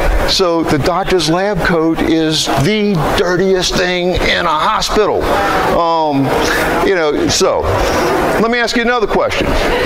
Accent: New Orleans, Louisiana, United States; I'm the director of healthcare for SSS. I'm from New Orleans, so if I talk too fast for y'all, let me know

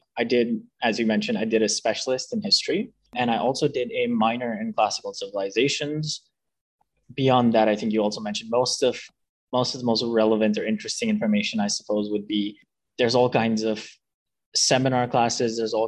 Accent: Karachi, Sindh, Pakistan; now in Canada; So I was an international student. I grew up in Karachi, Pakistan. I attended high school over here

